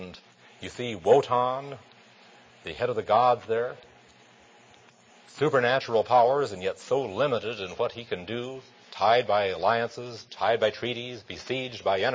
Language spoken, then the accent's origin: English; South Dakota, United States; also born or lived in Iowa; As a Norwegian growing up in South Dakota and Iowa, I grew up learning the Norse mythology of Odin and Thor and the like.